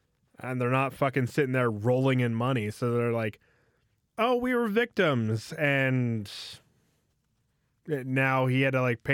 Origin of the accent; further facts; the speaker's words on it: United States; But I'm American. We're not supposed to be good with geography.